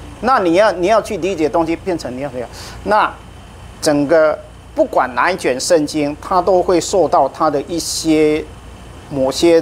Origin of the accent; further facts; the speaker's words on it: Taiwan; 我在德国读书的时候，然后德国同学，那当然他知道我是台湾来的